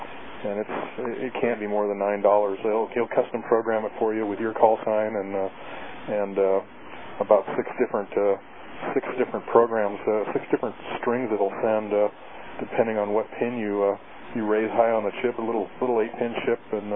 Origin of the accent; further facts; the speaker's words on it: Anchorage, Alaska, United States; now in Juneau, United States; We have lots of whales around Juneau, and when I grew up, where I grew up around Anchorage, they have a lot of beluga whales